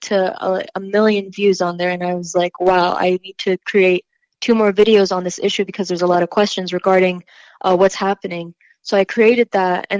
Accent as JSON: {"language": "English", "country": "United States", "tie": "born or raised there", "said": "as a Muslim growing up in America, as an Afghan"}